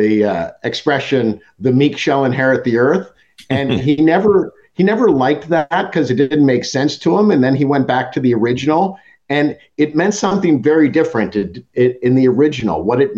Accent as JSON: {"language": "English", "town": "Alamo", "region": "California", "country": "United States", "tie": "born or raised there", "said": "So I grew up in Alamo. I went to De La Salle High School, the Christian Brothers School, went to St. Mary's College, and then I went to law school in San Francisco."}